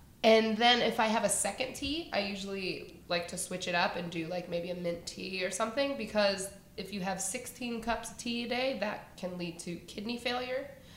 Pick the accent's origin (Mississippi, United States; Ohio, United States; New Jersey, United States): Ohio, United States; like, I'm from Ohio, so we live far apart. Now we live 4 hours away.